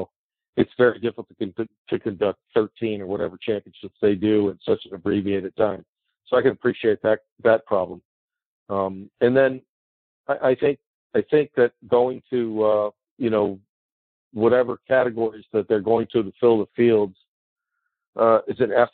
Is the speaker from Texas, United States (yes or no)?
no; Washington, District of Columbia, United States; it's Washington, D.C., it's my hometown.